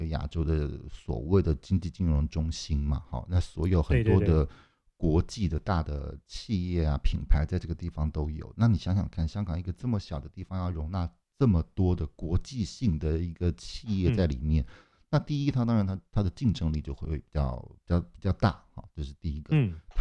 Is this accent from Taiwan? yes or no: yes; Taiwan; 因为我们从小在台湾长大的时候